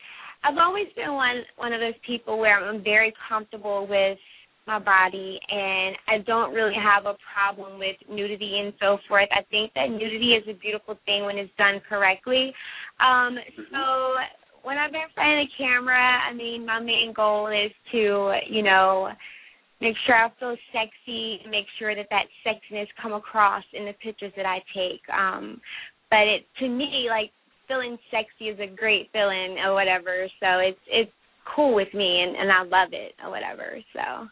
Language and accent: English; Gretna, Virginia, United States; now in Atlanta, United States; I am originally from Gretna, Virginia. I'm pretty sure no one knows where that is. It's a really small town in Virginia. And now I am in Atlanta.